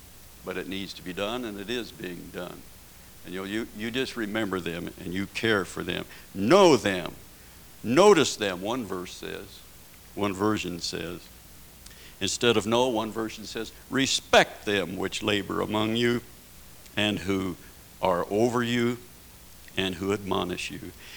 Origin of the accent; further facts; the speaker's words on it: San Francisco, California, United States; I was raised in San Francisco. Believe you me, it's a different lifestyle.